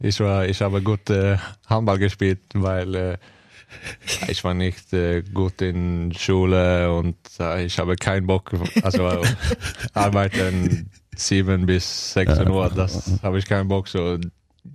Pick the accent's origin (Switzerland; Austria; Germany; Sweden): Sweden; German is a second language; ich bin ein Schwede